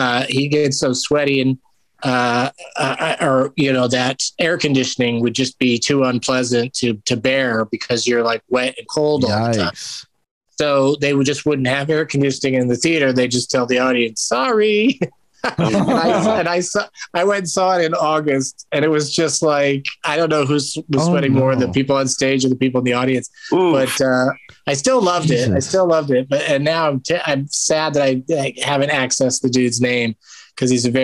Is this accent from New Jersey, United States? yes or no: no; San Diego, California, United States; So I would go there a lot when I grew up in San Diego.